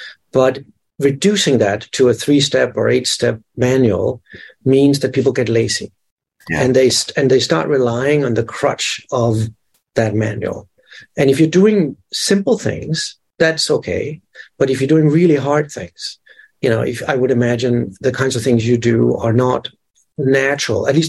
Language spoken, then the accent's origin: English; Denmark; English is a second language; And, you know, I'm from Denmark, and I grew up with one channel.